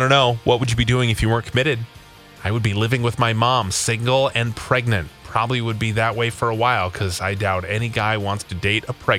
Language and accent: English; Ohio, United States; I have two kids and I'm from Ohio, so I would not be in Minnesota living here, moving my two kids, my dog, my cat, if I wasn't committed to my husband. All my family's in Ohio.